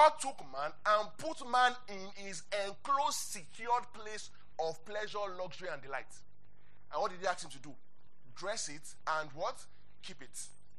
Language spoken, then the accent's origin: English; Abuja, Federal Capital Territory, Nigeria; It is a language I grew up learning in Abuja city, which is Yoruba.